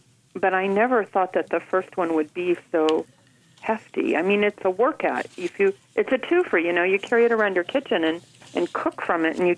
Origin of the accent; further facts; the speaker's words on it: Midwest, United States; now in New York City, United States; You know, I grew up in the Midwest, and I've spent my entire adult life in New York City.